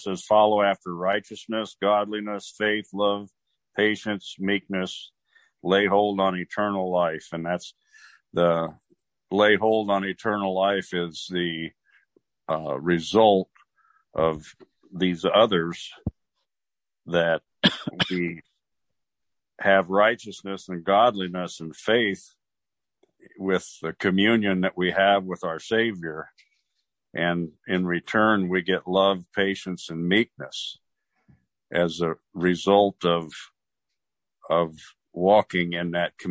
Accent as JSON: {"language": "English", "town": "Marengo", "region": "Iowa", "country": "United States", "said": "I'm from Marengo, Iowa."}